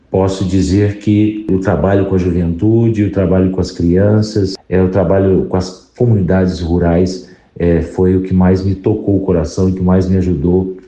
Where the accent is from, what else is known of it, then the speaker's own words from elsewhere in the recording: Lavras, Minas Gerais, Brazil; permanecer na minha cidade natal, para mim foi uma escola. Estar na paróquia de Santana, estar em Lavras, foi uma escola para minha vida.